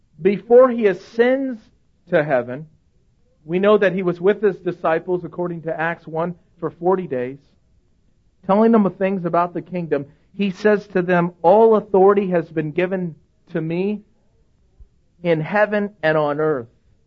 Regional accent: Yorba Linda, California, United States; I was born and raised in Yorba Linda. I've really never gone far.

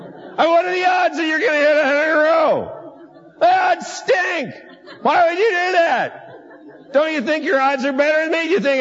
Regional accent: United States; born there; I was born in the United States, I never murdered anybody.

